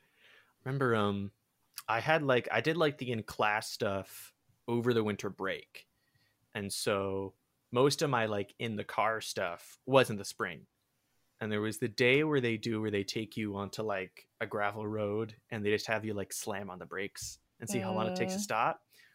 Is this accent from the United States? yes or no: no; Sarnia, Ontario, Canada; I'm from Sarnia, a very small town.